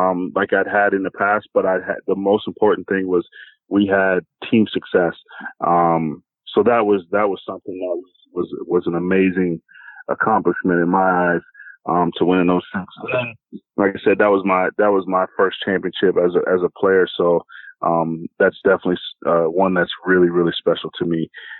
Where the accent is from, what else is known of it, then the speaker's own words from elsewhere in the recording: Johnstown, Maryland, United States; Growing up, like I said, growing up in Johnstown, growing up in Maryland, I never won a true championship.